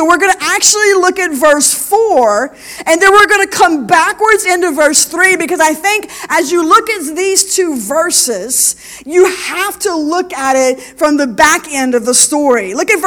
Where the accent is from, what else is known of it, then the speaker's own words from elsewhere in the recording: Louisiana, United States; Now you all are from South Louisiana. I mean, I'm from South Louisiana. Most of us are from South Louisiana. We don't have rocks. We have mud.